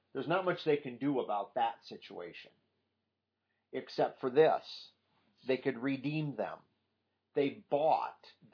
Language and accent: English; Iowa, United States; When Peggy and I were growing up in Iowa, back in the early 80s or late 70s